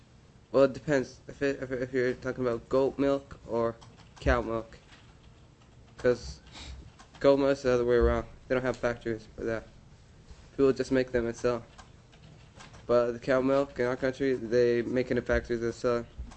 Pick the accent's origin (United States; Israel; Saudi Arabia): Saudi Arabia; moved away; I'm from Saudi Arabia. And I'm a student at West High.